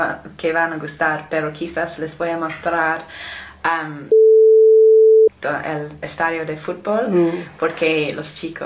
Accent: England, United Kingdom; Spanish is a second language; No, soy inglesa.

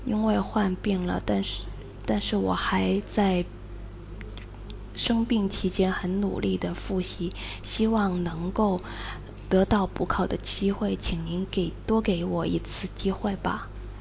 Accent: Guangzhou, Guangdong, China; 那里有我们广州有花市

